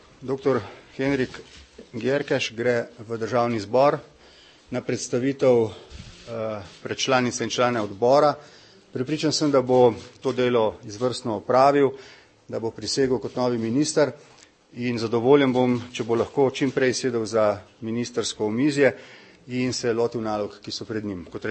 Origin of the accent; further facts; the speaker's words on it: Mura, Slovenia; Po izobrazbi sem doktor strojništva, zaposlen na Univerzi v Novi Gorici, prihajam iz Pomurja.